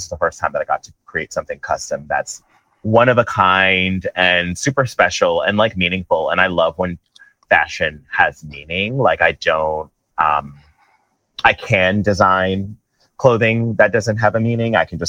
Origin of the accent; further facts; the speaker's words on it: Queens, New York, United States; born there; I was born in Queens, New York, and my parents like immigrated here from Jamaica.